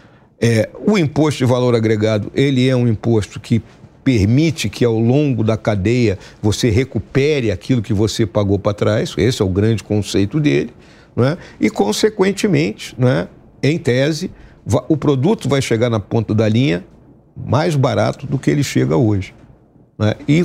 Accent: Rio Grande do Sul, Brazil; Eu já vi lá no meu estado, no Rio Grande do Sul, não é?

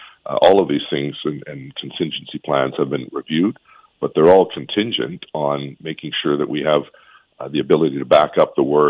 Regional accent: Quebec, Canada; as a kid growing up in Quebec was the War Measures Act, where you saw members of the military roaming the streets after the assassination of Pierre Laporte

